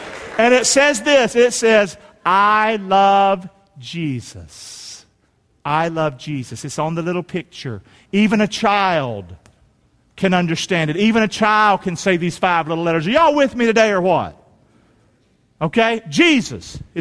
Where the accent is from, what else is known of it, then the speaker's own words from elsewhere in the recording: North Carolina, United States; I'm from North Carolina.